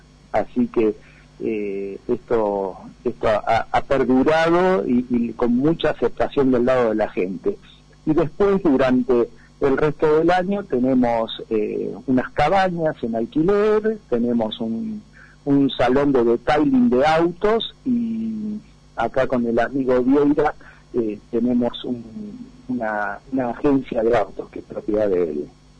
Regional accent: Buenos Aires Province, Argentina; now in Villa Rumipal, Argentina; Exactamente, era oriundo, ahora soy oriundo de Villa Rumipal.

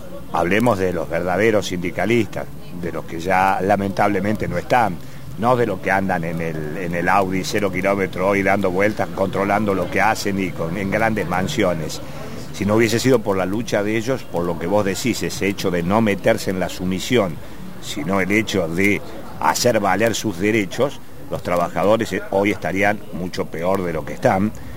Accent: Tucumán, Argentina; yo soy tucumano.

